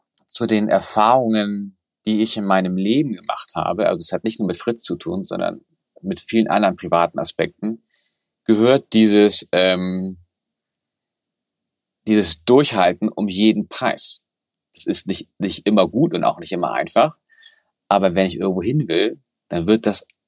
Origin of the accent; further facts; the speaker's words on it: Hamburg, Germany; bin ja, sag mal, in den 90er Jahren groß geworden und es gab damals keine Auswahl. Es gab nichts. Also ich bin Hamburger